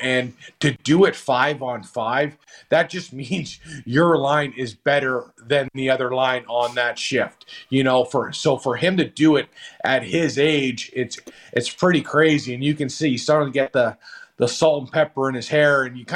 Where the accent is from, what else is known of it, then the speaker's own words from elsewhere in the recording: Canada; And, you know, being a Canadian kid, Sid being a Canadian kid, like you grew up idolizing Wayne Gretzky and Mario Lemieux.